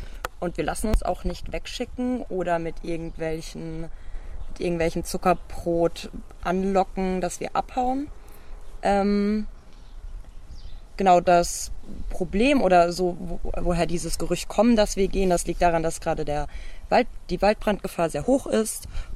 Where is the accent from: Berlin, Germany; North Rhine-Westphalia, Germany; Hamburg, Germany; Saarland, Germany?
North Rhine-Westphalia, Germany; Duisburg; Ich komme aus Duisburg und bin gerade im Wald.